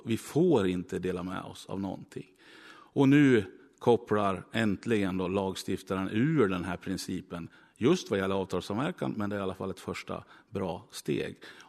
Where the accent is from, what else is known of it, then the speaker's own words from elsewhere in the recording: Smedjebacken, Dalarna County, Sweden; Jag kommer från Smedjebackens kommun. Det var 13 000 invånare förut, nu är de 11 000.